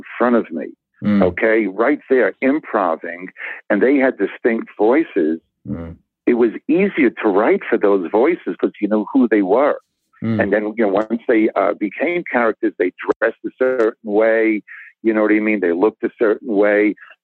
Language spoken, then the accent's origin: English; Long Island, New York, United States; Growing up on Long Island, Alan King, the comedian, he was the conscience of and a spokesman for my parents' generation.